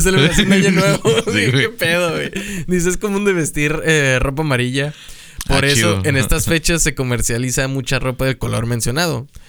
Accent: Mexico; Estamos como mexicanos, güey.

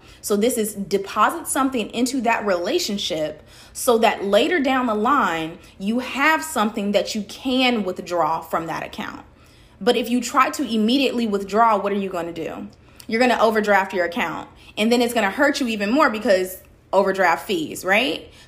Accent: Chicago, Illinois, United States; now in Atlanta, United States; For those of you that don't know me, I'm originally from Chicago, went over to Indiana University for school, and then I came down here to Atlanta once I started my full-time job.

